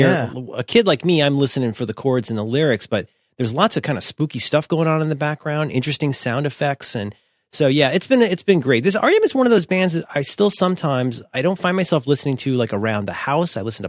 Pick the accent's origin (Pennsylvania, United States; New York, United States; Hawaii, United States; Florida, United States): Florida, United States; growing up in Florida, not having a lot of dough and being mostly exposed to things like FM radio